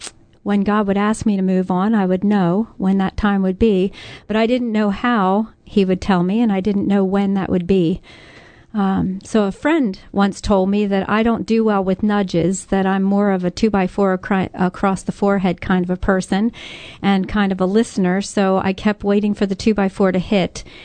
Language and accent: English; Philadelphia, Pennsylvania, United States; I am a born and raised Philly local girl. I was raised in Delaware County, and I was raised in a very strong Christian home.